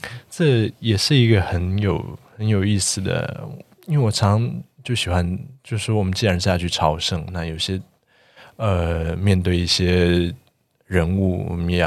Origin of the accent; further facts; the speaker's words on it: Taiwan; 我们四位来自台湾的建筑人，